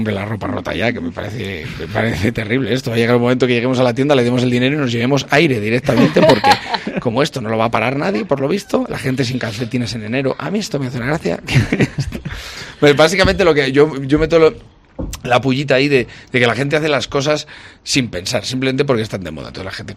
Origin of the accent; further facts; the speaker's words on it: Castile and León, Spain; Yo, eso, soy de un pueblo de Valladolid y que toda esta toda esta información llegue a mi pueblo, llegue a la última casa de mi pueblo, pues es maravilloso.